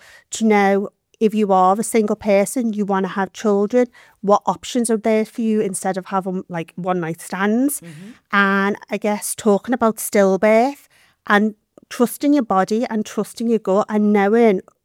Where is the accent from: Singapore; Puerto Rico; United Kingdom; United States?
United Kingdom; Liverpool, North West England; I'm from Liverpool.